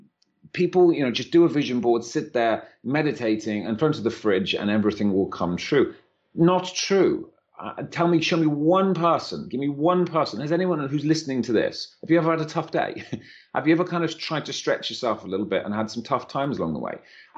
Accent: Wales, United Kingdom; Yeah, like I was brought up in West Wales, right, in a tiny, tiny little village in the depths of Wales.

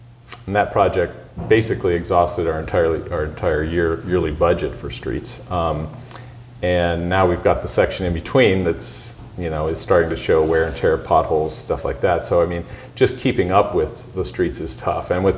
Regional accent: Arizona, United States; moved away as an adult; now in Brookings, United States; I'm actually kind of a transplant. We came from Arizona. That's where I grew up, went to school, went to Arizona State University, got an engineering degree, worked at Honeywell Aerospace for about 16 years.

